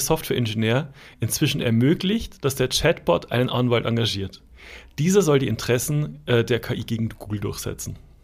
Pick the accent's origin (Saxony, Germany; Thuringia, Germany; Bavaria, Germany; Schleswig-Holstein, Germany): Bavaria, Germany; moved away; aus meiner alten Heimat, in der Mittelbayerischen Zeitung